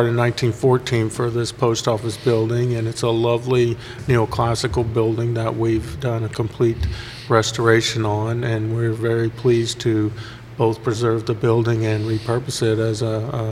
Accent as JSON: {"language": "English", "region": "Arkansas", "country": "United States", "moved": "yes", "lives_now": "Houston, United States", "said": "Well, I'm originally from Arkansas, but I moved to Houston."}